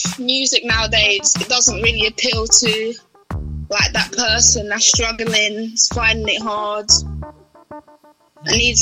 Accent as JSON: {"language": "English", "region": "London", "country": "United Kingdom", "said": "We are from Southwest London, and we do hip-hop, we do R&B, we do Afro Swing."}